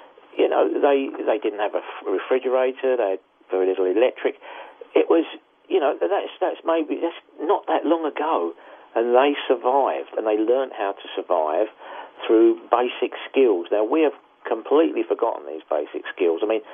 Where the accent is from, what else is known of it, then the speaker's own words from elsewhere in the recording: United Kingdom; I mean, we're British. We're sort of just stiff upper lip.